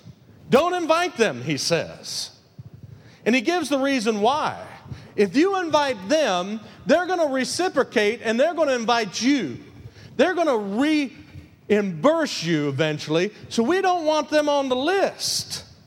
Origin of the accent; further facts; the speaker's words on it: Lincoln Park, Michigan, United States; when I was back in Lincoln Park, my hometown, Michigan.